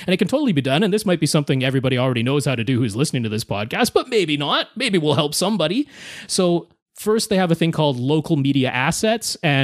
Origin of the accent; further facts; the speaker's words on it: Canada; I'm Canadian, so I can do what I like.